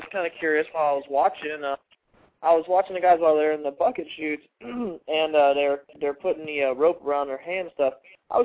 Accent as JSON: {"language": "English", "town": "St. Petersburg", "region": "Florida", "country": "United States", "said": "St. Pete, Florida."}